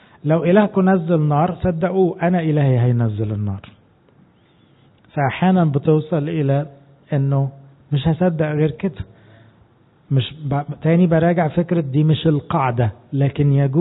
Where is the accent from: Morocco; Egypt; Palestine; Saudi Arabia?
Egypt; ما احناش كمصريين متعودين ننزل الشارع،